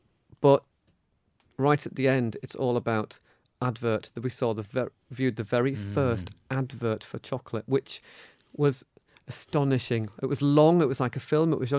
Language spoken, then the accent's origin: English; United Kingdom; it is our love as British people from over 500 years, the joy of sweet things.